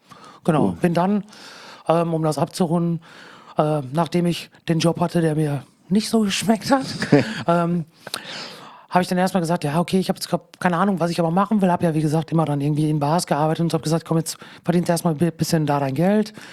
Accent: Castrop-Rauxel, North Rhine-Westphalia, Germany; moved away as an adult; groß geworden in Castrop-Rauxel. Da auch gelebt, bis ich 21 war.

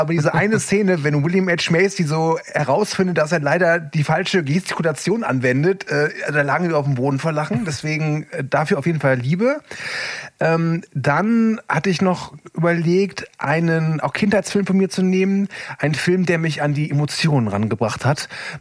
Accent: West Germany, Germany; Ich als Wessi kann sagen

